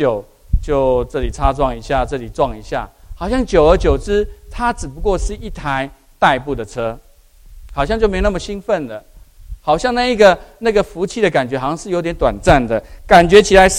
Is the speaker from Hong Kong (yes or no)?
no; central Taiwan, Taiwan; 有一次我回台湾的中部，我的老家在一个海边的一个城镇。